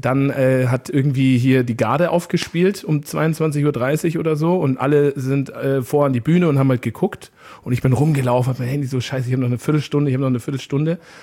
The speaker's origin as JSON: {"language": "German", "region": "Bavaria", "country": "Germany", "said": "ich bin ja aus Oberbayern"}